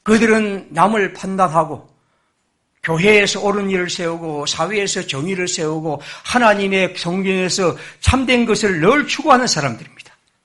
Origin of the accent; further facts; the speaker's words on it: South Korea; 저는 제가 한국인이란 그런 것이 너무나 마음이 참 아픕니다